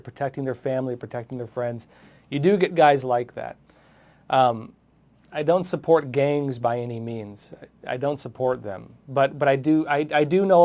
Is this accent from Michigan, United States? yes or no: no; San Diego, California, United States; You know, I'm from San Diego originally.